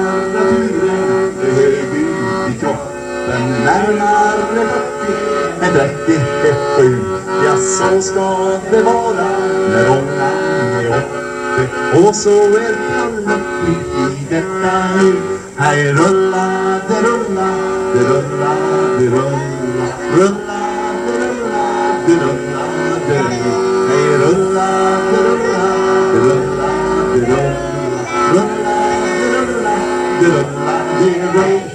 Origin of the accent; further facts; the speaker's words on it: Vilhelmina, Västerbotten County, Sweden; För att hemma i Vilhelmina, där säger vi ju henne, säger vi. Men hon säger ju henna.